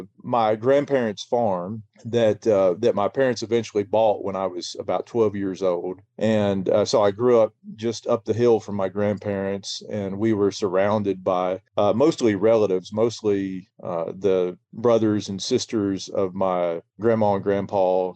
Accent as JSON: {"language": "English", "region": "Arkansas", "country": "United States", "tie": "born or raised there", "said": "I'm from Izard County, which is in north central Arkansas. Mm-hmm. I grew up about 45 minutes south of the Missouri state line."}